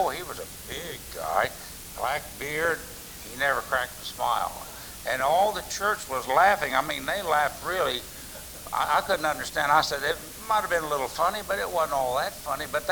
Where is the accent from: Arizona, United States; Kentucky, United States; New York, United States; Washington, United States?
Kentucky, United States; born there; accent: Kentucky; I was born in Kentucky. Never have lost my accent, I guess.